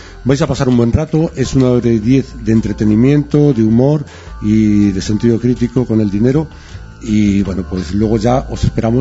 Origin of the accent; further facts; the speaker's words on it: Valencia de las Torres, Extremadura, Spain; aunque yo soy extremeño, soy de Valencia de las Torres